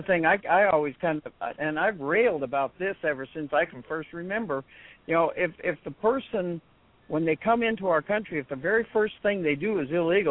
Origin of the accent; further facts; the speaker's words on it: New Mexico, United States; because I grew up in New Mexico. I was down on that border for a long time.